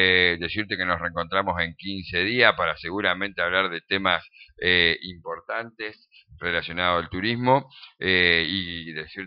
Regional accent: Concordia, Entre Ríos, Argentina; Entonces está el documento donde dice que soy de Concordia

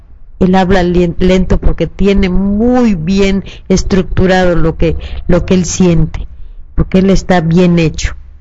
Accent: Mexico

